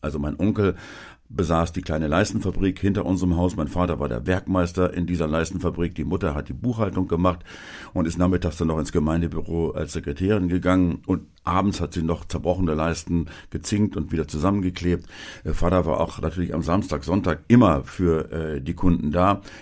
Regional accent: Schaumburg, Lower Saxony, Germany; Dieses ist meine Heimat geworden. Obwohl ich auch meine alte Heimat Schaumburg sehr liebe, weil sie auch reizvoll ist.

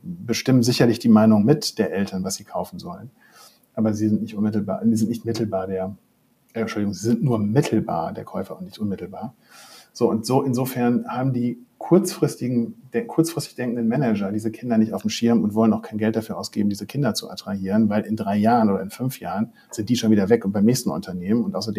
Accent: North Rhine-Westphalia, Germany; ich komme aus OWL

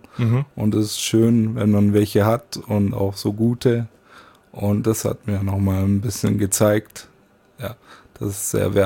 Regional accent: Saint-Nazaire, Pays de la Loire, France; Also Nantes ist ja, da war ich dann im Krankenhaus als Kind. Ich bin in Saint-Nazaire geboren und wurde nach Nantes verfrachtet, weil ich zu früh geboren bin.

